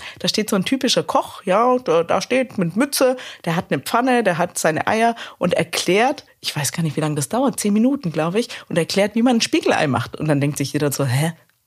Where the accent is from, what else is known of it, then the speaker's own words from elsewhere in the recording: Slovenia; Und das ist für mich auch so ein bisschen Kindheit. Bei uns in Slowenien gab es auch immer Rührei zum Frühstück.